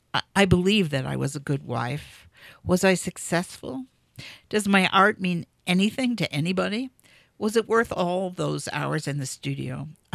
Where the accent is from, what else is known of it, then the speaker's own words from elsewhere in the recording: Manhattan, New York, United States; also born or lived in Chicago, United States; I was born in Chicago, and I was brought up in Manhattan.